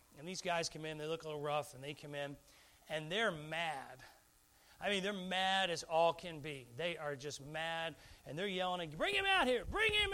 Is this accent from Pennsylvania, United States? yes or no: yes; Philadelphia, Pennsylvania, United States; But I tell you this, I grew up in Philly.